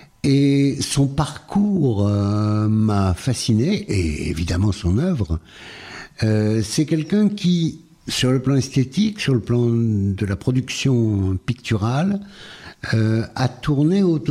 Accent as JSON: {"language": "French", "country": "Algeria", "tie": "born or raised there", "said": "j'y ai retrouvé une certaine flore de mon enfance en Algérie."}